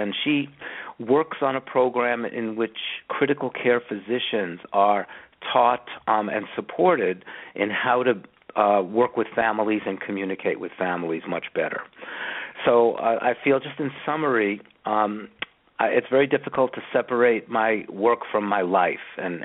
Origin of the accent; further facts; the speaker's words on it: New York City, New York, United States; I'm a city kid. I grew up in New York City, pretty much on the streets of Brooklyn, playing stickball in the schoolyards, and really didn't go away, leave the city until I was 17 or 18 years of age.